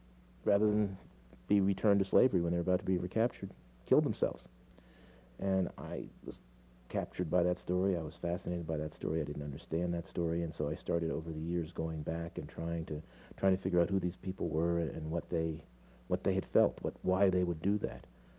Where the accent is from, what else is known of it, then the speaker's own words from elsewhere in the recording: Bedford, Pennsylvania, United States; in my hometown, which is Bedford, Pennsylvania, halfway between Harrisburg and Pittsburgh, the Klan still is big.